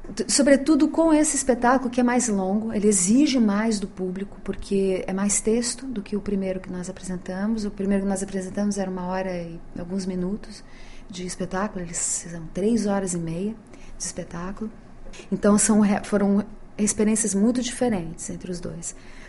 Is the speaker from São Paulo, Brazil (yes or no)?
yes; São Paulo, Brazil; Eu tinha colegas japoneses, crianças, porque eu sou de São Paulo.